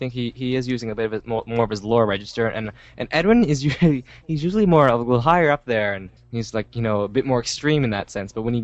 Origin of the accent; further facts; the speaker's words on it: Canada; I don't follow along with the accents as much because I'm Canadian